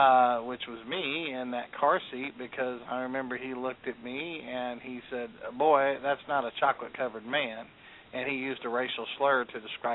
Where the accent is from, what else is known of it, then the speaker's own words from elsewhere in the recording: Del City, Oklahoma, United States; I came from Del City, Oklahoma. That is my hometown. And I grew up there. It's a little suburb on the other side of Oklahoma City.